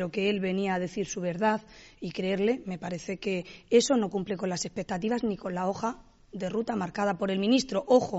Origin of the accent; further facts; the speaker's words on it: Cartagena, Region of Murcia, Spain; a mí se me caería la cara de vergüenza siendo cartagenera